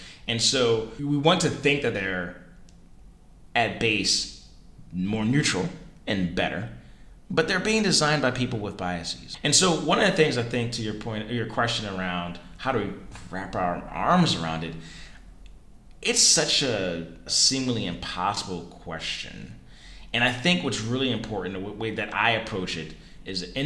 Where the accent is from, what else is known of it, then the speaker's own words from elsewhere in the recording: Baltimore, Maryland, United States; being back in my hometown of Baltimore. Baltimore being a city that is about 64% African American.